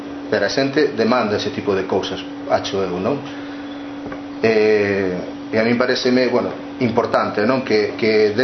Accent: Illa de Arousa, Galicia, Spain; eu que falo con Xeseo, porque son de Illa de Arousa, de al lado deles, non?

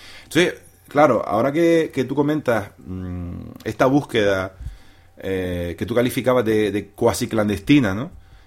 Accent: Canary Islands, Spain; moved away; somos muchos canarios los que hemos emigrado de diferentes generaciones

